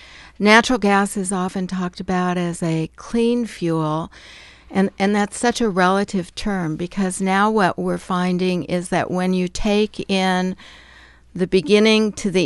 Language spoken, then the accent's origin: English; Colorado, United States; now in Astoria, United States; I grew up in Colorado, where the green is much paler and there's much less water than here, and moved to Astoria in 1996